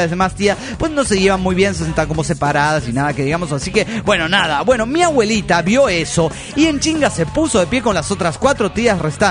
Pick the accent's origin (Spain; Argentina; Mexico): Mexico; Oaxaca; de Oaxaca, México.